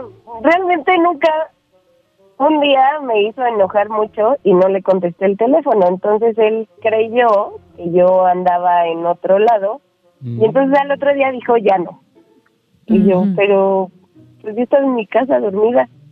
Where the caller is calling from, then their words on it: Mexico City, Mexico; De la Ciudad de México.